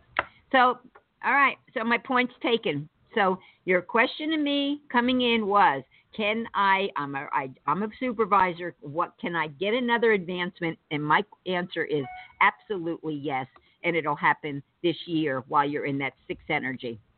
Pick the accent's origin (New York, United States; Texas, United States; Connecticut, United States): New York, United States; Kingston; I'm from Kingston. Yes.